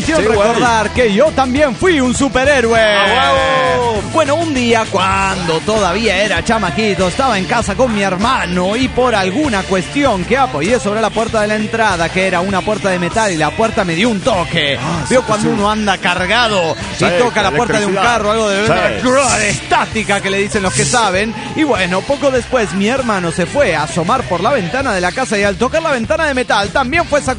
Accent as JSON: {"language": "Spanish", "region": "Oaxaca", "country": "Mexico", "lives_now": "Chicago, United States", "said": "Me fui de vacaciones a Oaxaca, mi tierra."}